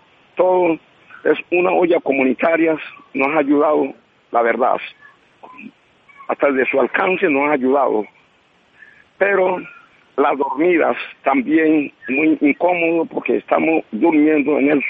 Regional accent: Colombia; porque también nosotros somos colombianos.

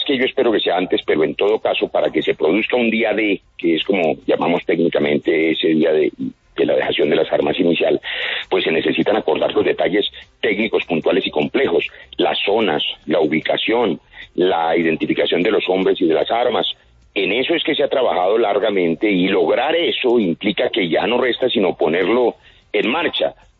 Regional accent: Colombia

